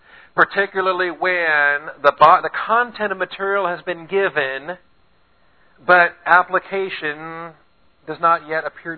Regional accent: Seattle, Washington, United States; now in Texas, United States; Down here in Texas, we have a much easier time of teaching the second person plural. I grew up in Seattle and have a much harder time teaching the second person plural.

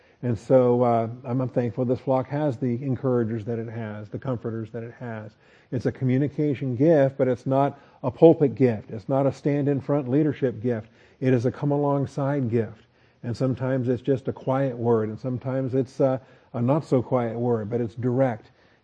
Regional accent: Seattle, Washington, United States; there's a kid I grew up with in Seattle who outgrew his skeletal system.

